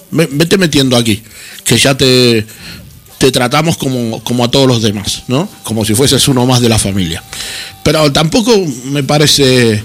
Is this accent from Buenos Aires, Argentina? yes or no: yes; Buenos Aires, Argentina; yo soy de Buenos Aires, puedo tener nostalgia de mi vida en Buenos Aires